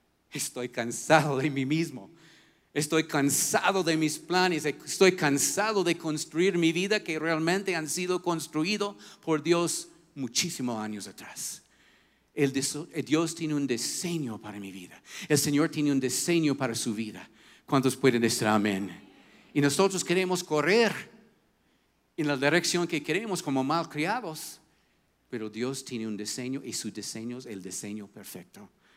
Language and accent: Spanish; United States; Y mira, yo soy un gringo bien emocional.